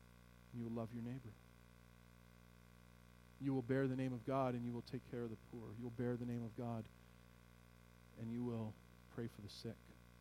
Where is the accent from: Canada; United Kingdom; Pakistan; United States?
Canada; I'm a Canadian.